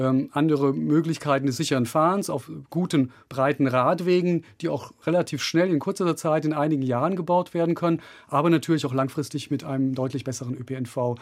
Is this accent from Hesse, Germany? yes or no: yes; Frankfurt, Hesse, Germany; Also das ist meine Heimat und ich liebe diese Stadt und es ist eine wirklich tolle Stadt.